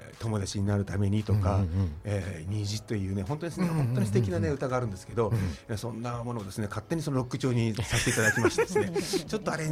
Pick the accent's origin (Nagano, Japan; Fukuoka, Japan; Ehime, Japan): Nagano, Japan; 私は長野県出身なんですけど、はい、そう、長野県の、ね、出身で